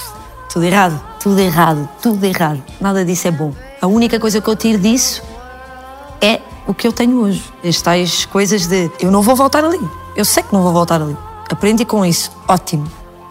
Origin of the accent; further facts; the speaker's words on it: Lisbon, Portugal; Eu sou de Chelas, tu também és e nós vamos conseguir.